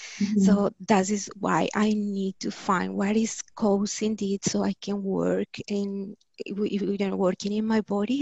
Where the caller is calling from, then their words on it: Australia; I'm calling from Australia, and wow, it's morning.